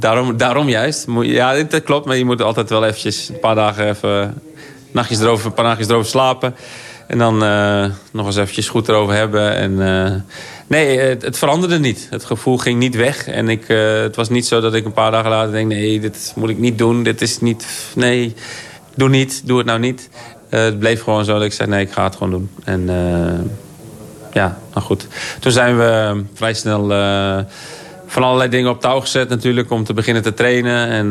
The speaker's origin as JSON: {"language": "Dutch", "town": "Bedum", "region": "Groningen", "country": "Netherlands", "tie": "born or raised there", "moved": "as an adult", "said": "ik ben opgegroeid in Bedum. Maar dit is gewoon ja, Groningen, Bedum, het noorden, hier kom je vandaan. En de club, ik ben als 18-jarige ben ik hier vertrokken."}